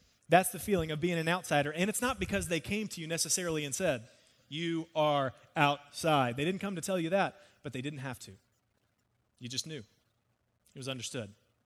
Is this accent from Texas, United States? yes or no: yes; Texas, United States; also born or lived in Shreveport, Louisiana; I grew up in Texas. I am a Texan. This is the place where I was born and raised, and born actually in Shreveport, Louisiana